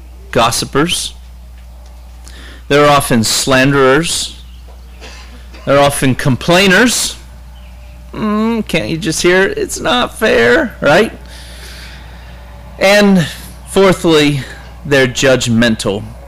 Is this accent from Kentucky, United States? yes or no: no; Pennsylvania, United States; Brother Steve said I'm from Pennsylvania, and that's true. May not quite be the part of Pennsylvania you typically think of. We're all the way up in northwest Pennsylvania, so think Lake Erie and Niagara Falls, up that way.